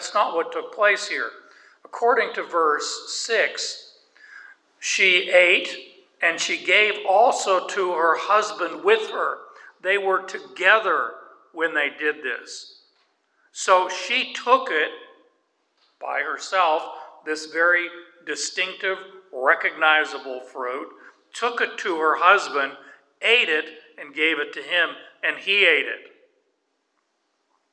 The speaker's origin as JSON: {"language": "English", "region": "Arizona", "country": "United States", "tie": "born or raised there", "said": "my experience growing up in Arizona in the desert."}